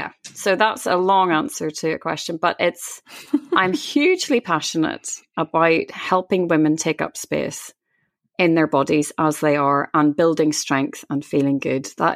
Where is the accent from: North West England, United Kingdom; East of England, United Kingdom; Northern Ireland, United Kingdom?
Northern Ireland, United Kingdom; Belfast; as a kid, I had quite a difficult upbringing in Belfast and the Troubles